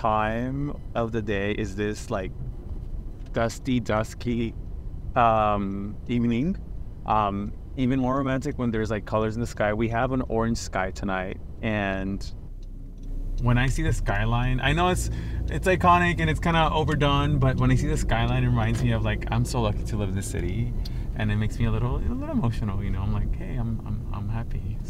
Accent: Los Angeles, California, United States; Yeah, I grew up in West Adams at the tip of Mid-City.

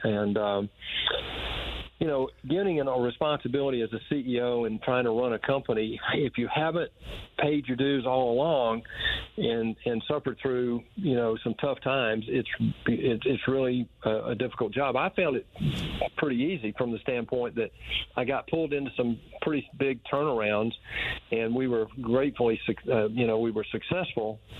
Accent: Macon, Georgia, United States; I was born in Macon. My mom and dad were school teachers in Houston County, and they lived in Warner Robins. We had a big family there. My dad's family was in Bon Air, and I grew up working on their farms and so forth

